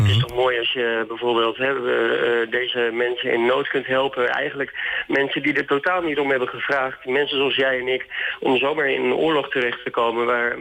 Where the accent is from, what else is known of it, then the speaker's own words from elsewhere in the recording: Groningen, Netherlands; om mij als Groninger richting Hilversum te krijgen voor een nachtje